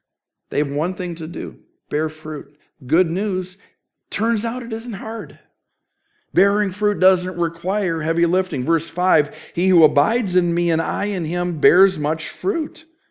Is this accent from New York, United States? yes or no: no; Minnesota, United States; Growing up in Minnesota, we had two apple trees in our backyard.